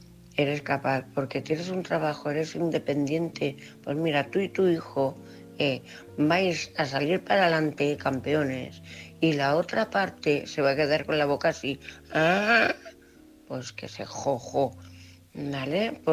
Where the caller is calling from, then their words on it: Cuenca, Castilla-La Mancha, Spain; de Cuenca, corresponsal.